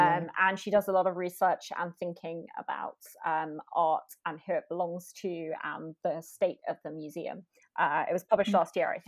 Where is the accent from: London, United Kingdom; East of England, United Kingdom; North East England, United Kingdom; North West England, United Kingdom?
London, United Kingdom; Just because I'm a Londoner